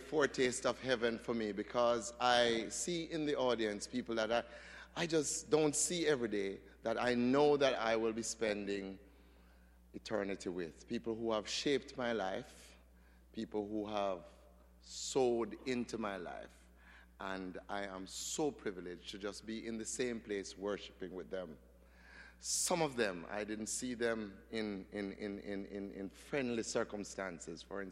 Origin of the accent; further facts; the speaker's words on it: Jamaica; We noticed growing up in Jamaica